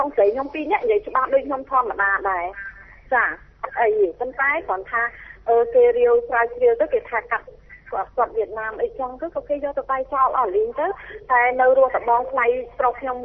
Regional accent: Pursat, Cambodia; also born or lived in Phnom Penh; ខ្ញុំស្រុកកំណើតខ្ញុំនៅពោធិ៍សាត់ខ្ញុំរៀននៅភ្នំពេញរហូតដល់បែក7/75

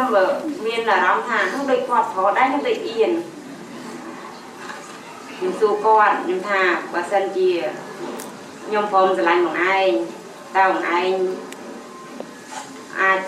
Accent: Kampong Cham, Cambodia; now in Takeo, Cambodia; ខ្ញុំមានអាយុ33ឆ្នាំសុខភាពខ្ញុំមកពីខេត្តកំពង់ចាមប៉ុន្តែខ្ញុំមករស់ទីលោកអាយជូននៅជាមួយបងឡែនជាប្តីប្រពន្ធតាំងពីឆ្នាំ2003រយៈពេល10ឆ្នាំហើយ

